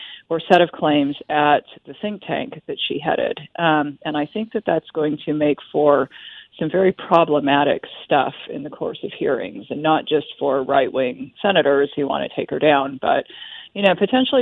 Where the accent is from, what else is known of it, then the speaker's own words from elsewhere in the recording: Connecticut, United States; right now, one of my home state senators, very, very liberal, Richard Blumenthal, sounds like he is very, very up in arms about this